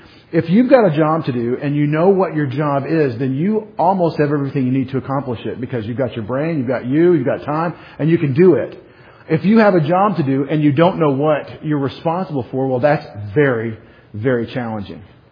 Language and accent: English; Texas, United States; And I'm from Texas, and so that's not a big deal, right?